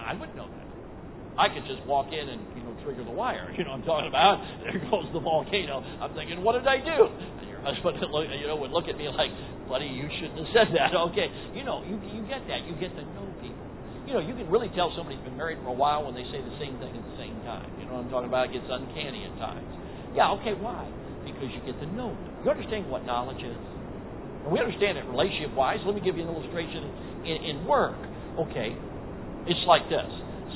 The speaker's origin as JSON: {"language": "English", "town": "Chicago", "region": "Illinois", "country": "United States", "tie": "born or raised there", "said": "I grew up in Chicago. I moved to Chicago in 1966."}